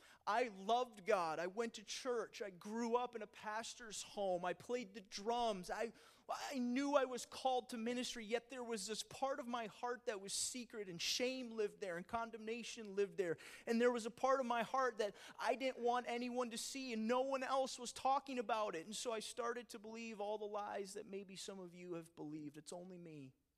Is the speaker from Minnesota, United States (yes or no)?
yes; Minnesota, United States; I'm at a birthday party at a park in the little rural community I grew up in Minnesota.